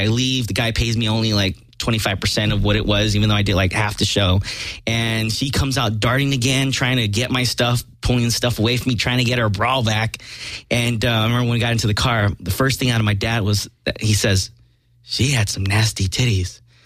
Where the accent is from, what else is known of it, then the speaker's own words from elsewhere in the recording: Watts, California, United States; because I grew up in Watts.